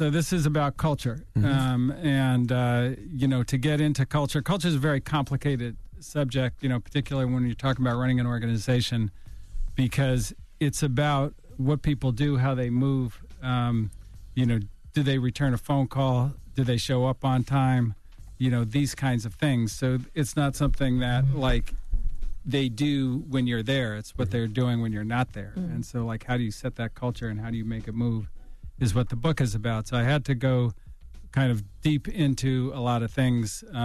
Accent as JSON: {"language": "English", "town": "Berkeley", "region": "California", "country": "United States", "tie": "born or raised there", "said": "I grew up in the East Bay, Berkeley, California, right next to Oakland. So I came up in kind of that thing."}